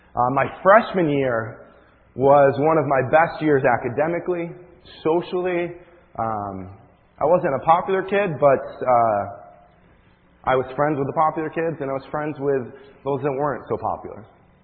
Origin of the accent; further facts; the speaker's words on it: Buffalo, New York, United States; As many of you know, I'm very proud of the fact that I grew up in Buffalo, New York.